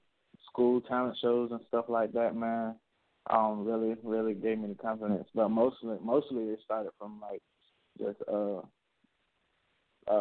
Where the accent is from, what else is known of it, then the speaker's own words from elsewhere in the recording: Ahoskie, North Carolina, United States; And I'm from North Carolina, man, a small town named Ahoskie. Yeah, it sounds weird, but yeah, it's like it's a very small town, straight from North Carolina, man. Born and raised.